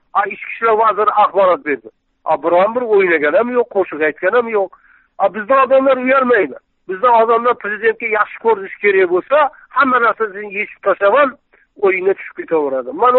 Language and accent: Uzbek; Sirdaryo Region, Uzbekistan; ma'lum darajada Sirdaryolikman.